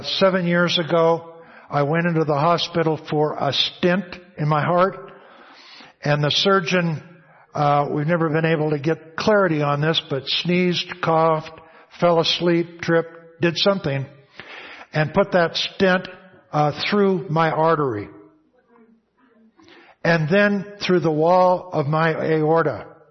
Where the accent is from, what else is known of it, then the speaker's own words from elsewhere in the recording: Texas, United States; I'm from the Mississippi section of Texas